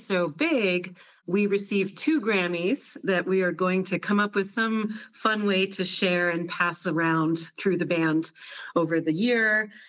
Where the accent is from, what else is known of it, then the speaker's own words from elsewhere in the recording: Nova Scotia, Canada; I grew up in Nova Scotia.